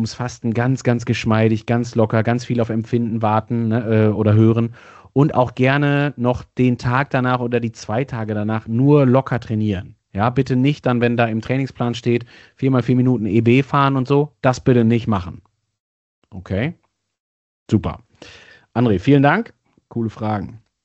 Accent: North Rhine-Westphalia, Germany; born there; Also ich als gebürtiger Sauerländer weiß genau, was du meinst.

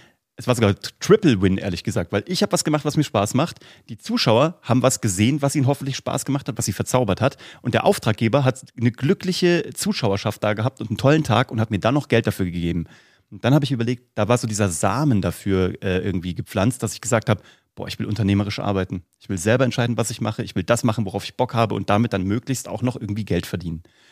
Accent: Vellmar, Hesse, Germany; Und deswegen gab es so von der Stadt Velmar, wo ich herkomme, so ein Programm für die Kids, die zu Hause geblieben sind.

